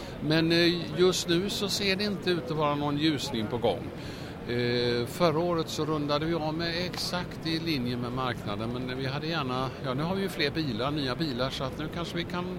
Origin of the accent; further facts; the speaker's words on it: Sweden; och sånt som svensk blir jag lite stolt över det